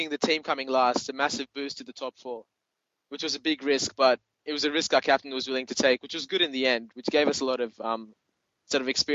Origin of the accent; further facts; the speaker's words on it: Australia; from Australia.